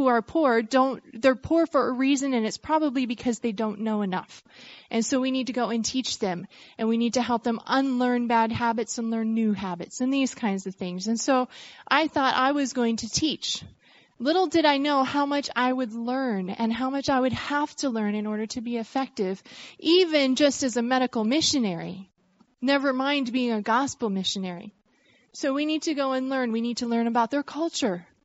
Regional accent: Vermont, United States; I grew up in Vermont, and none of my family had really been out of the States.

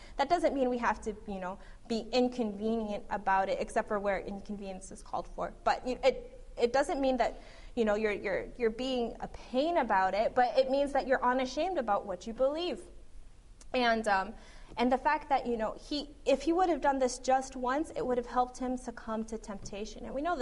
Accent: United States; I didn't think I was that Cuban because, you know, I was born in America, I grew up in America, and then I went to college

